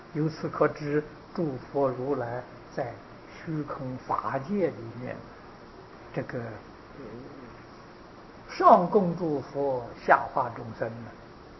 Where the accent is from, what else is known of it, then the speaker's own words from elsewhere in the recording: China; 这个道彼岸就道家的意思啊，我们中国人叫道家啊